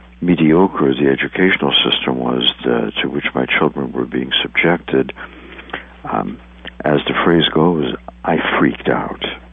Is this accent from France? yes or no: yes; France; now in United States; I grew up in France in private boys' schools run by the Catholics, Catholic Church.